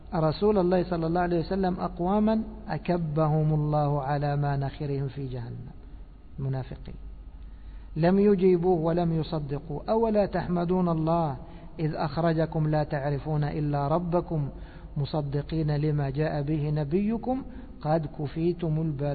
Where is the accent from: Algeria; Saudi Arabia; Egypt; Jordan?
Egypt; مش أن يكون ولد زي ما بيقولوا عندنا في مصر مسبسب شعره